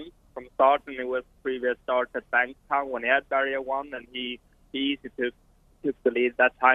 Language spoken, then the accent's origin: English; Sweden; English is a second language; now in Australia; I'm originally from Sweden, so I'm always used to the trotters.